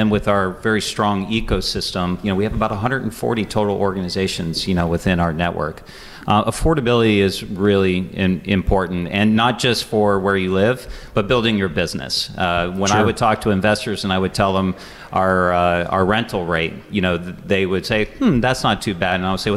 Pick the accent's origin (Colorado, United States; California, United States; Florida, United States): Florida, United States; also born or lived in Louisiana; I have ties to southwestern Pennsylvania. I grew up in other parts of the country, including Florida and actually Louisiana.